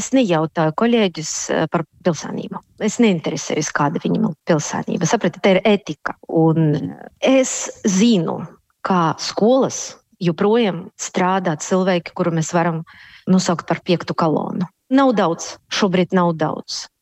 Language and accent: Latvian; Russia; moved away as an adult; now in Latvia; kā es esmu opozicionāre, es aizbraucu no Krievijas politiskiem iemesliem dēļ, tāpēc, ka es negribēju un nevarēju dzīvot valsti, kur jau tajos laikos nebija vārda brīvība.